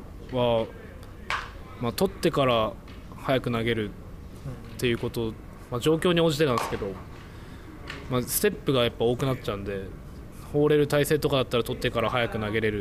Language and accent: Japanese; Kawasaki, Kanagawa, Japan; 出身は神奈川県の川崎市です。